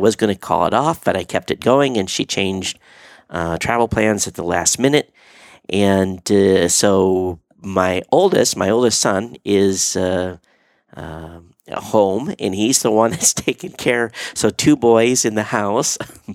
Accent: Michigan, United States; Where I grew up, actually the town over from where I grew up in Coldwater, Michigan, they have had Muni broadband for many, many years.

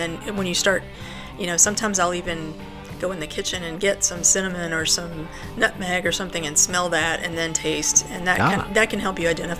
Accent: Kentucky, United States; well, if it makes a difference, I'm from Kentucky, and I like a high-proof bourbon.

